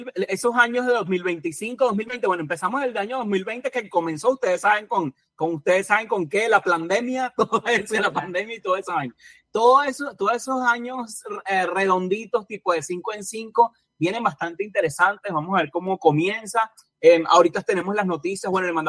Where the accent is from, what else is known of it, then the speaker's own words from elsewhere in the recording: Venezuela; nosotros, como ustedes saben, somos de Venezuela.